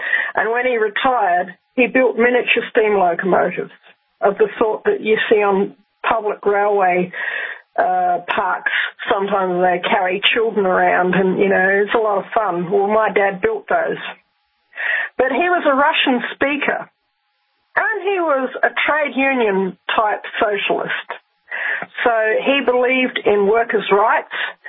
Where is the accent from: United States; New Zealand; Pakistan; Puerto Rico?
New Zealand; And my dad, when I was growing up in New Zealand, he was an absolutely wonderful guy.